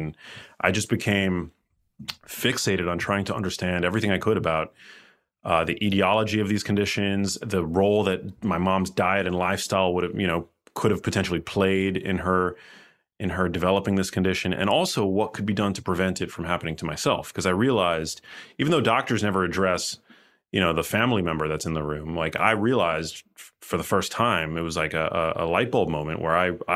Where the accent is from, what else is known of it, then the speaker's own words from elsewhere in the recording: New York City, New York, United States; now in Miami, United States; I'm from New York City, actually.